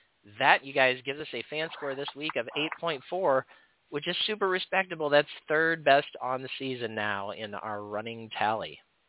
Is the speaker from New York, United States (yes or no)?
no; Oregon, United States; My home state of Oregon.